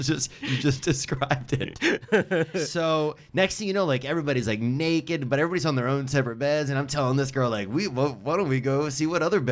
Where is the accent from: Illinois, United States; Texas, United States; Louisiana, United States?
Louisiana, United States; No, I mean, I was from Louisiana.